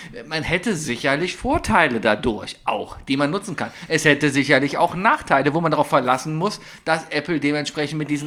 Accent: Cologne, North Rhine-Westphalia, Germany; Als Kölner bin ich eh für Noise-Canceling.

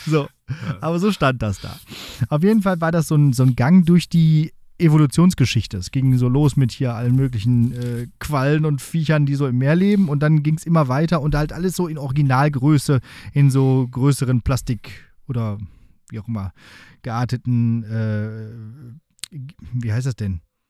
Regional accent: Münster, North Rhine-Westphalia, Germany; Osnabrück, also auch als Münsteraner, ist ganz hübsch eigentlich.

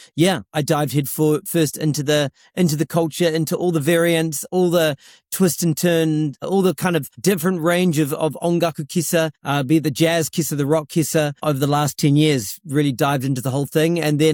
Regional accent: New Zealand; I'm from New Zealand, like Mark as well.

